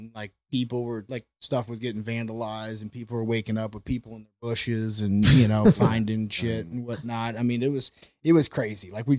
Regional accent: St. Louis, Missouri, United States; That was one so weird rowdy. Thing growing up in Soulard a kid. And I completely forgot about, but I was exposed to Mardi Gras at a really, really young age.

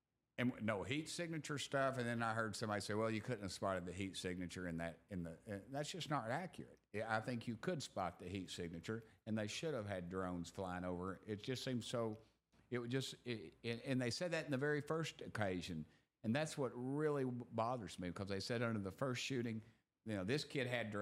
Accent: Tennessee, United States; I'm from East Tennessee, so I said

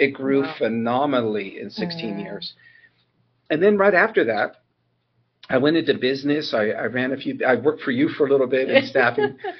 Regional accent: California, United States; also born or lived in Chandler, Arizona; and I was born in Chandler, Arizona. And so I come from immigrant parents from Mexico. I think I lived in Chandler for 3 months before they made the move to Northern California, where I grew up in a small town.

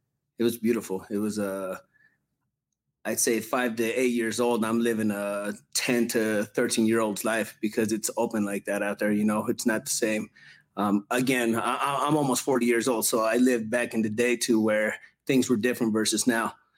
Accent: Salt Lake City, Utah, United States; also born or lived in Mexico; So I grew up here in Salt Lake City. Ever since I was 8 years old, I was born back in Mexico, but they brought us back here since we was kids. So I'm pretty much from here, you know.

